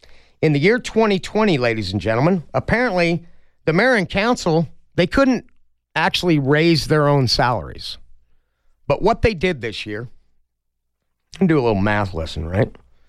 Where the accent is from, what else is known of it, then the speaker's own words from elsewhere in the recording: Moab, Utah, United States; And Moab, my hometown, I think if I came back there, we could actually fix that town.